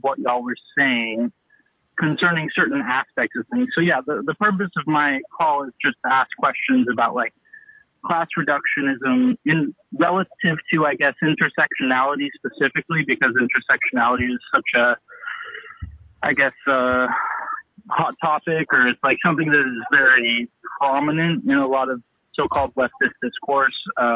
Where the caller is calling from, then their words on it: Eugene, Oregon, United States; I'm calling from Eugene, Oregon.